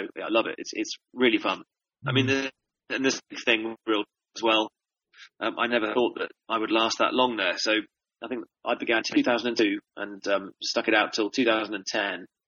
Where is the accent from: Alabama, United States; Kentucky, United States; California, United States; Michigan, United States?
California, United States; I grew up in California, and when Star Wars was first came out